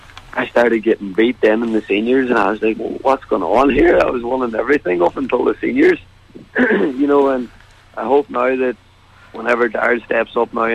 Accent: Ulster, Ireland; I'm a proud Donegal man to say that I come from Donegal

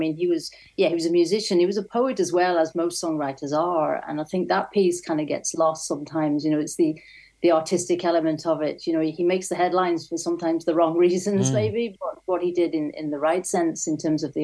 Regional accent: England, United Kingdom; I grew up in England at the time, so, you know, the … all the influences, you know, around that time, you know, it was, you know, I am of that vintage.

